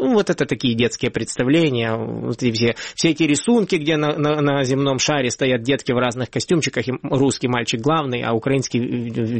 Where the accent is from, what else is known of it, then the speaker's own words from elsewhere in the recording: Sakhalin Oblast, Russia; also born or lived in Luhansk; А в Луганске я приехал с Сахалина, из России.